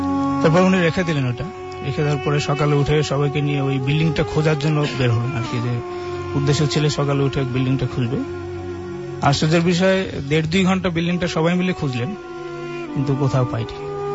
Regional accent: Khulna Division, Bangladesh; now in Dhaka, Bangladesh; আমি আগে বলে রাখি আমার বাড়ি সুন্দরবনে খুব কাছে।

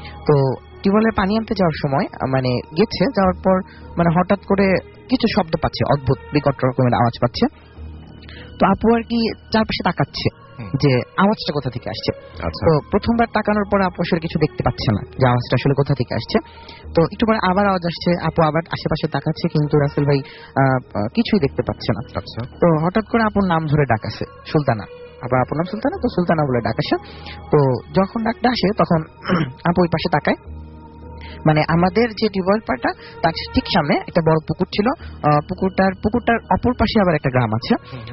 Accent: Sirajganj, Rajshahi Division, Bangladesh; ঘটনাটা ঘটেছে সিরাজগঞ্জে, আমার দেশের বাড়ি

